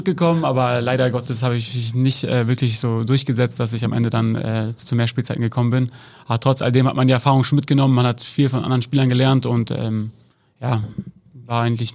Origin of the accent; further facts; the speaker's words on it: Herzlake, Lower Saxony, Germany; also born or lived in Haselünne / Cloppenburg; ich bin in Haselünne geboren, bin dann in Herzlake groß geworden.